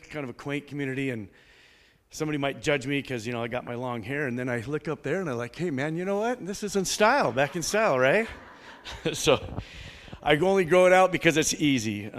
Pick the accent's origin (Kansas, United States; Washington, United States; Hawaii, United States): Washington, United States; Spokane Valley; I was born and raised in Spokane Valley, still have a house there, married, 4 kids.